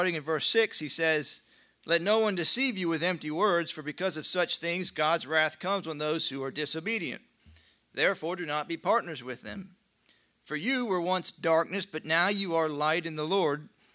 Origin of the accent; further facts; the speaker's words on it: Pennsylvania, United States; The church that I grew up in Pennsylvania, had an image of an open book displayed above the pulpit on the wall